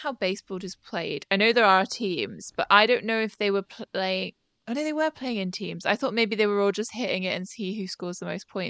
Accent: United Kingdom; because we don't play baseball because we're British

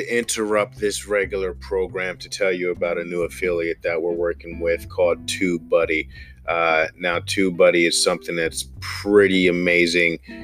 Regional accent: New Jersey, United States; We're from Jersey, and everybody from Jersey normally goes to Florida.

